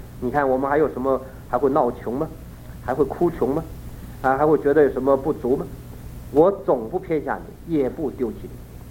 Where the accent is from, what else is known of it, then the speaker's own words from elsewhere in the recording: China; now in Taiwan; 拿我们这些30年来在台湾，我们从大陆来的这个弟兄姊妹